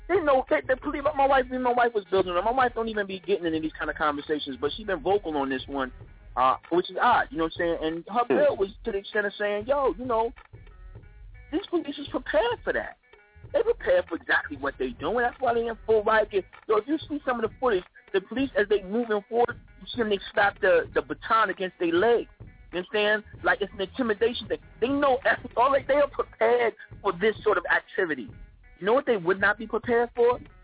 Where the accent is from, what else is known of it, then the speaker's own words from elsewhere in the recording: Staten Island, New York, United States; now in Augusta, United States; Like, because I'm from Staten Island. So, So, that hit close to home. I live in Augusta, Georgia now, though.